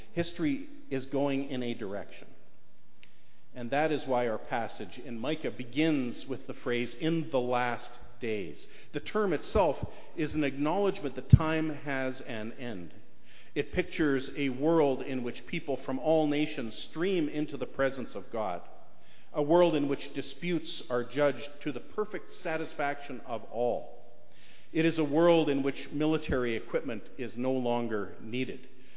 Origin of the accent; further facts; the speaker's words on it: Canada; But as a Canadian Christian, Remembrance Day inspires an additional response, a response of hope, hope that our world can actually be at peace.